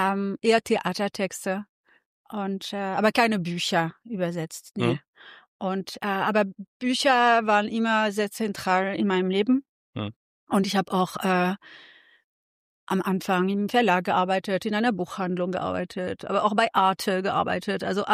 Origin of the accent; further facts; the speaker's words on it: Marseille, Provence-Alpes-Côte d'Azur, France; German is a second language; now in Germany; Ja, also ich komme aus Marseille.